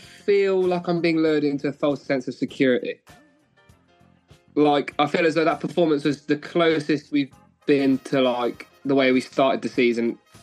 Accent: Bury St Edmunds, East of England, United Kingdom; I'm from Bury St. Edmunds.

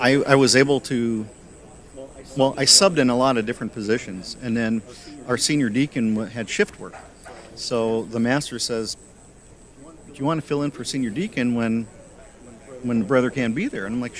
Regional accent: New England, United States; I grew up in New England, and every time we would go, you know, to the village square

